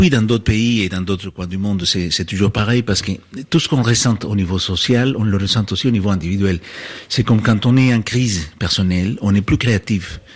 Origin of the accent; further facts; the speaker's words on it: Bogotá, Colombia; moved away as an adult; Moi-même, je suis de Bogota. Je suis parti quand j'avais 19 ans en Europe. J'ai vécu pendant 30 ans après.